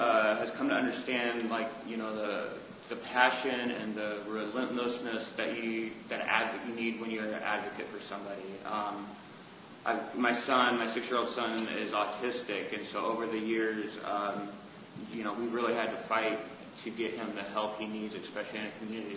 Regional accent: Alaska, United States; I was born and raised in Alaska to a middle-class family. My dad was a cop. My mom was a nurse. And over the years, I've lived everywhere in the state, from Barrow to Ketchikan, big cities to Bush.

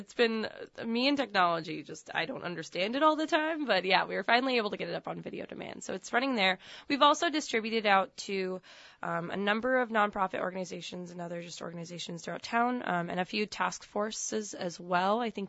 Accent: Juneau, Alaska, United States; now in Ketchikan, United States; I'm originally from Juneau, and I have friends that have and family that have thankfully made it out through the other end of addiction.

